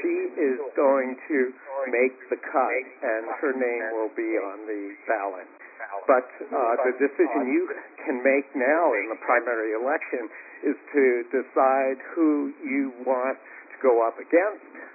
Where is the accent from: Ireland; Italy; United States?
United States; San Jose, California; Oh, San Jose, California.